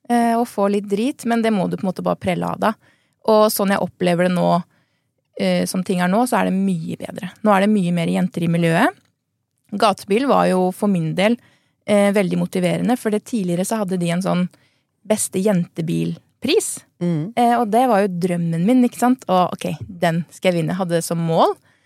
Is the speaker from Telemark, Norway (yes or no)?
yes; Porsgrunn, Telemark, Norway; Og så inspirerte det meg til å kanskje starte noe eget hjemme I Porsgrunn, en liten bilutstilling der.